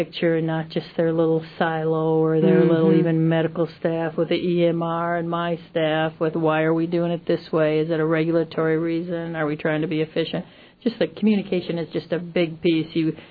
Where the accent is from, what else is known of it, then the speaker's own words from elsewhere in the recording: Minnesota, United States; I come from Minnesota. I come from a town in northwestern Minnesota, up kind of, if you've seen the movie Fargo, the flat, windy Minnesota.